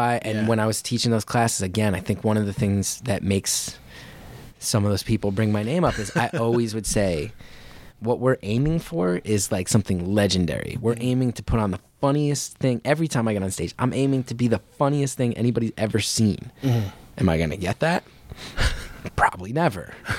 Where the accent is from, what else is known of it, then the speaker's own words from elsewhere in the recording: New Jersey, United States; growing up in Jersey